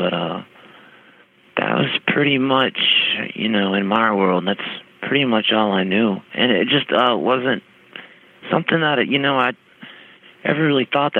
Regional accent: South Carolina, United States; even though I'm from South Carolina, I'm from, you know, the beach, and, you know, so I'm not, I'm, you know, I'm a Southern boy

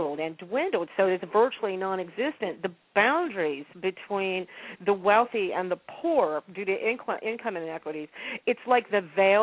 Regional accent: Texas, United States; Okay, I'm sorry, I'm from Texas.

